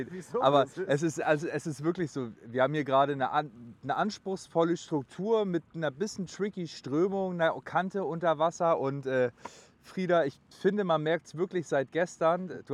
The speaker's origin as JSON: {"language": "German", "region": "Hamburg", "country": "Germany", "tie": "born or raised there", "said": "bei uns in Hamburg"}